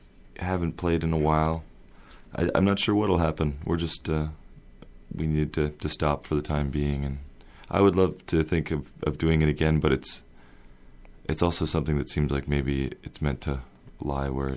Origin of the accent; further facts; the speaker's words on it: London, Ontario, Canada; Sure. Well, I grew up in London, Ontario, and I played in bands around there